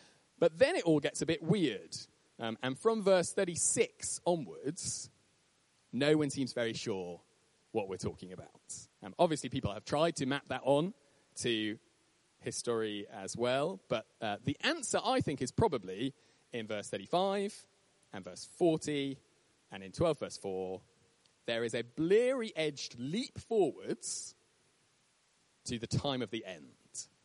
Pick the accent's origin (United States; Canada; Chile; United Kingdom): United Kingdom; Rugby, West Midlands; I grew up in Rugby. People from London think that Rugby is in the north. It's not. It's in the Midlands. It's the heart of the country